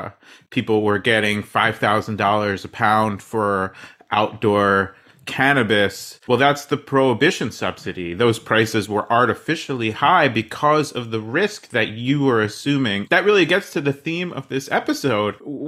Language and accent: English; New Jersey, United States; I grew up in New Jersey.